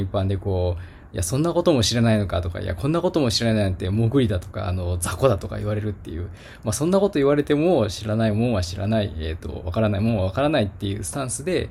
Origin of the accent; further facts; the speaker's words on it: Kochi, Japan; accent: Tosa dialect; 私、高知県の高知市生まれ育ちなんで、まあ基本は土佐弁、まあ関西寄りなんですかね、土佐弁なんですけど、